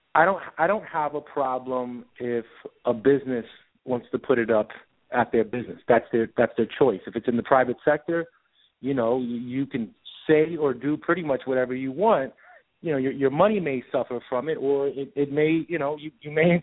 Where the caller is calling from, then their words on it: Tampa, Florida, United States; from Tampa.